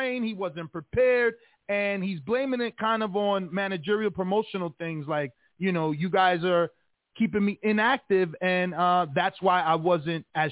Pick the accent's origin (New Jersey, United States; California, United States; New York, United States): New Jersey, United States; now in Las Vegas, United States; I'm originally from Jersey. He's from Chicago, but we're both here in Las Vegas, living the dream